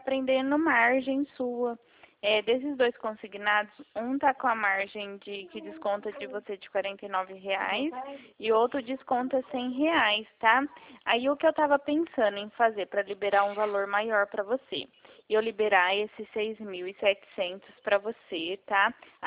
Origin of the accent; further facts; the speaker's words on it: Dracena, São Paulo, Brazil; Eu sou de Dracena.